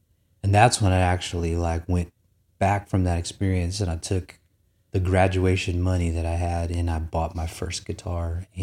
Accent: California, United States; So I'm from California. That's where I spent the majority of my childhood.

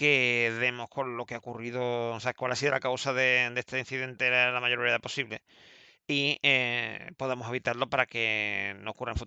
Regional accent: Andalusia, Spain; como andaluz y como medio onubense que soy

